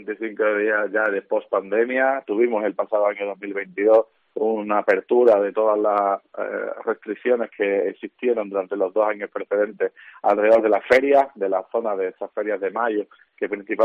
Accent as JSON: {"language": "Spanish", "town": "San Roque", "region": "Andalusia", "country": "Spain", "tie": "born or raised there", "said": "como el Soto Grande Festival Music en mi pueblo, en San Roque"}